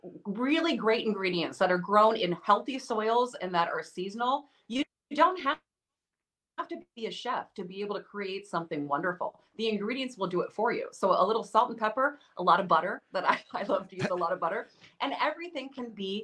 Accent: Washington, United States; now in Wisconsin, United States; we were talking about how we're not from Wisconsin originally. We're from Washington State.

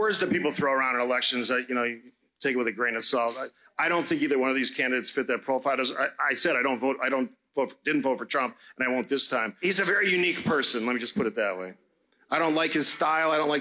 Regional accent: Cudahy, United States; I grew up in Cudahy.

